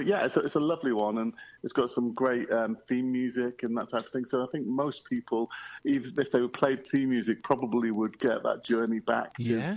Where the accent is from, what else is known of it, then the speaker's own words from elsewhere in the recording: Wigan, North West England, United Kingdom; moved away as an adult; now in London, United Kingdom; I grew up in Wigan, which somebody has to.